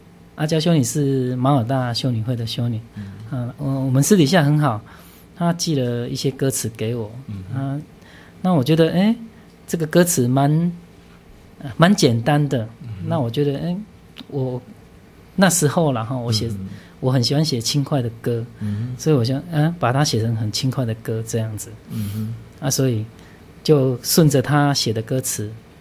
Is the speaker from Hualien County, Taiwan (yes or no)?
no; Kaohsiung, Taiwan; 高雄五块厝圣维真德堂。那我大概出生不久，我就在教堂临洗这样。那自己的家呢，也在教堂后面